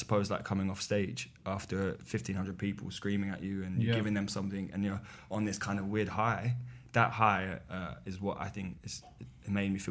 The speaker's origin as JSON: {"language": "English", "town": "Poplar", "region": "London", "country": "United Kingdom", "tie": "born or raised there", "said": "Poplar, East London."}